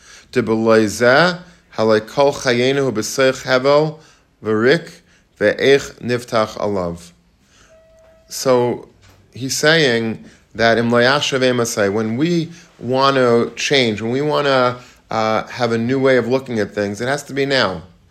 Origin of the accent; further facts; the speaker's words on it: United States; Like for us, we grew up in America, so we think it's like, you know, part of the Shulchan Aruch is that America is, you know, always going to be free.